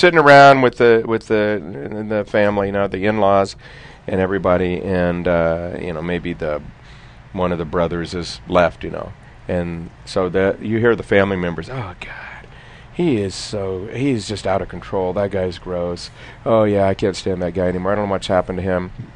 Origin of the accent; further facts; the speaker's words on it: Mesa, Arizona, United States; I have to say, growing up in Mesa, I had not experienced that phenomenon.